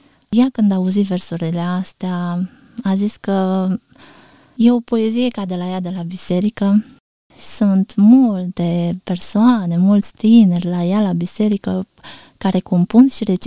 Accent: Botoșani, Botoșani County, Romania; born there; also born or lived in Dolina; M-am născut în Botoșani, într-o familie de creștini ortodoxi, fiind unicul copil. Până la vârsta de 7 ani am locuit cu bunica mea, Aneta, în satul Dolina, comuna Leorda, județul Botoșani

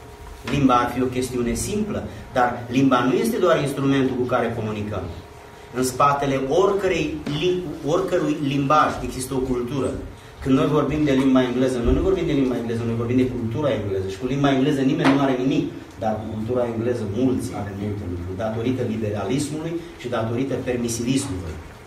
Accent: Romania; există o diferență mare între mentalitatea din estul Europei, unde noi am crescut în România, și între țările civilizate.

